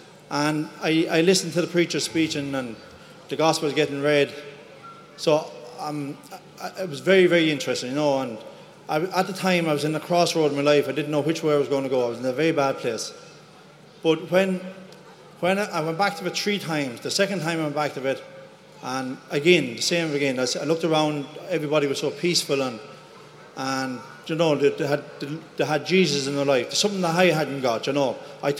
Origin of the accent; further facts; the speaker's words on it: Ireland; I'm from Ireland, and I flew in here this morning.